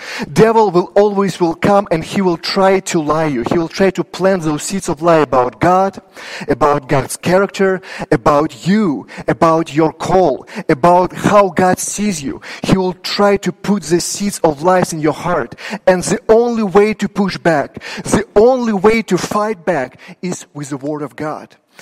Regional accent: Ukraine; now in Canada; I remember when I lived in Ukraine, my family and I, we moved from Ukraine about 10 years ago.

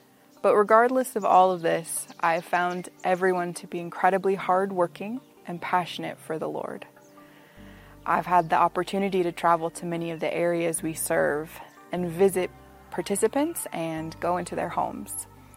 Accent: United States; now in Kisoro, Uganda; I'm an American missionary living here in Kisoro, Uganda

